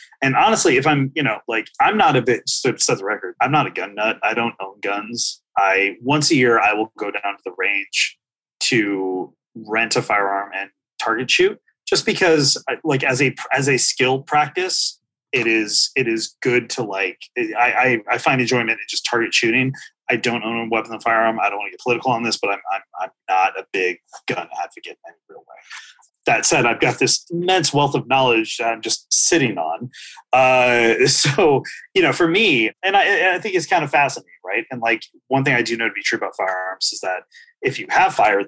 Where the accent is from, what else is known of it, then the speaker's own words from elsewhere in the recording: California, United States; I'm from California, so In-N-Out, Fatburger are like, the In-N-Out, Fatburger debate is no joke.